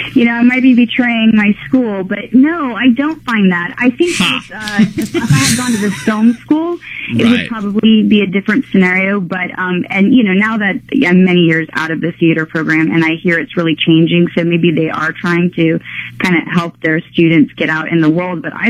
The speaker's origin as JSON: {"language": "English", "town": "San Antonio", "region": "Texas", "country": "United States", "tie": "born or raised there", "said": "I grew up primarily in San Antonio, Texas."}